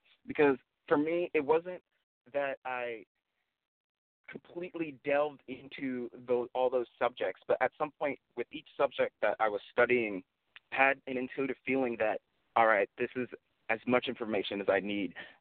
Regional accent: New Jersey, United States; I grew up in New Jersey with my mother and stepfather. I was a pretty shy kid growing up, mostly kept to myself.

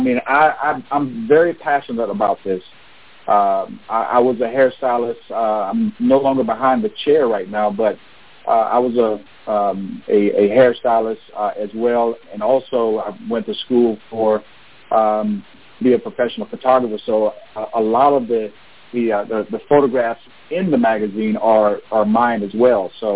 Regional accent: Florida, United States; moved away as an adult; now in Texas, United States; I'm originally from Florida, but I'm retired military, and I moved out to Texas. Been out there for 25 years

